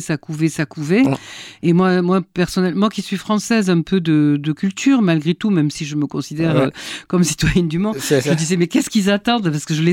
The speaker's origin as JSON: {"language": "French", "country": "France", "said": "Moi, je suis française"}